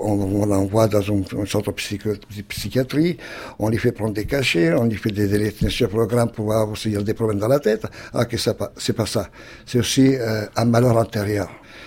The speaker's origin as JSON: {"language": "French", "town": "Milan", "region": "Lombardy", "country": "Italy", "moved": "yes", "lives_now": "France", "said": "Et depuis 75, j'ai quitté l'Italie, Milan, et je ne suis plus retourné."}